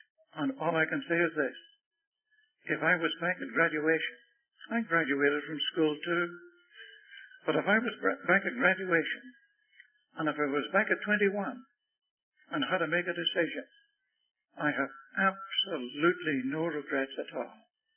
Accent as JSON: {"language": "English", "country": "Ireland", "said": "I'm an Irishman. I suppose my tongue would betray me. But I felt I couldn't leave Ireland without doing something in the work of God in the country in which I was born."}